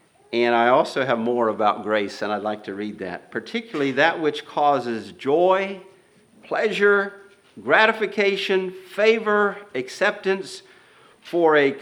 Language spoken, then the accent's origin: English; Pensacola, Florida, United States; It attacked my hometown this past week. I came from Pensacola.